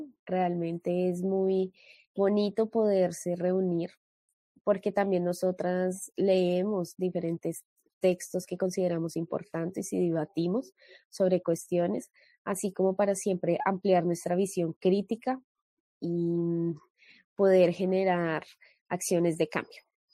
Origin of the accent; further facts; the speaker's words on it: Colombia; now in Brazil; venimos de Colombia y allá se, al calor de la olla se gestan bastantes espacios.